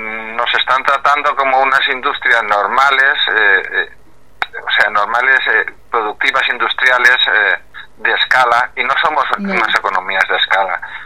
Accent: Valencian Community, Spain; tenemos que valorar lo que somos los valencianos y los que somos los españoles en general

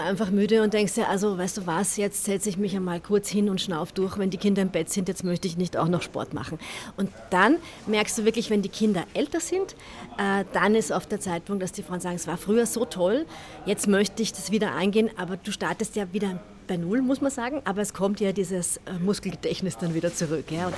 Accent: Vienna, Austria; Also als Wienerin würde ich ja zuerst gleich immer sagen, es heißt Laufalte oder Laufalter. Das wäre so das Wienerische.

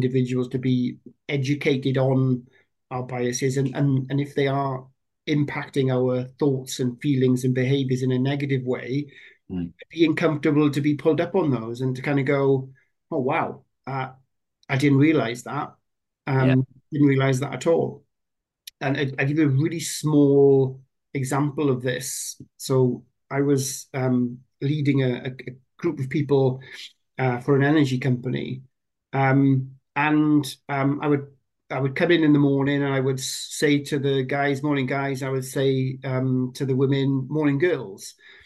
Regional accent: Wales, United Kingdom; I came from the Welsh Valleys, and we had very little diverse culture where I came from.

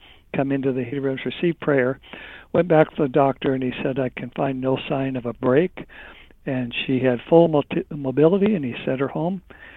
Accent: Redding, California, United States; My wife and I grew up in Redding, California, and we were going to Bethel Church

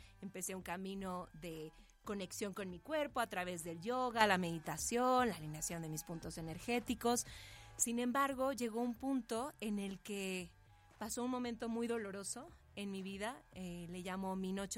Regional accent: Mexico City, Mexico; born there; Yo sí nací en la Ciudad de México, México Tenochtitlán, y mi mamá nació en Teotihuacán

